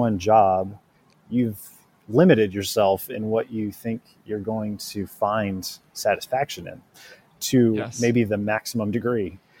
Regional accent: Indiana, United States; I'm a Hoosier. So I was born in the Midwest or the Heartland, if that suits you better, and spent my whole childhood there. So lived in the same town and surrounded by corn and bean fields in Indiana.

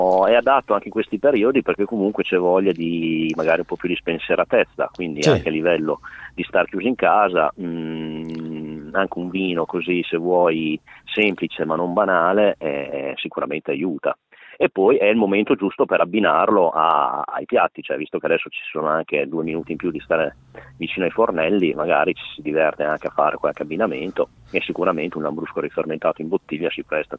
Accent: Reggio Emilia, Emilia-Romagna, Italy; essendo nato e cresciuto a Reggio e avendo preso la strada del vignaiolo

